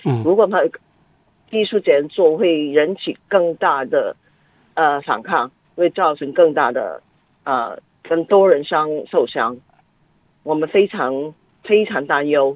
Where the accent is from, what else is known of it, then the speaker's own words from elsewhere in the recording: Hong Kong; 我们觉得特区政府完全不能够受到可以为我们香港人把关这个能力。